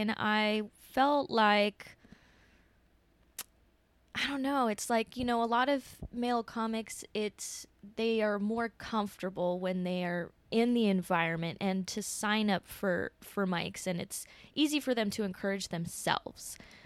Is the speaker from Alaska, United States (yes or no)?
no; Vacaville, California, United States; I'm from Vacaville originally.